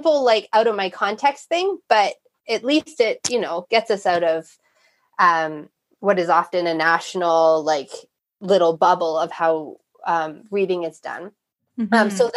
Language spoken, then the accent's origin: English; Canada; oh, this isn't just about me reading as a Canadian in a Canadian context about someone who's had an experience of being Canadian different than mine.